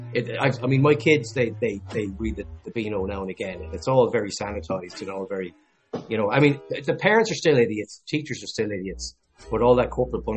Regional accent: Ireland; A bit further south. I'm from the Republic of Ireland.

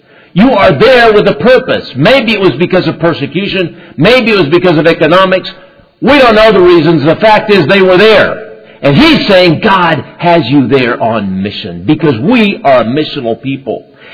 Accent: Honduras; moved away; also born or lived in Dallas, United States / Costa Rica; When I was two, I was born in Dallas, but we immigrated to Costa Rica for a year and then to Honduras. And so from the very beginning in Honduras, I grew up as an immigrant. I was a foreigner. And yet I felt like I was Honduran

